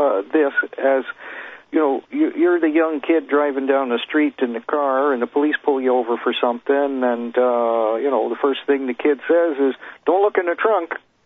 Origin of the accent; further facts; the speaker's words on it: Canada; I'm from Canada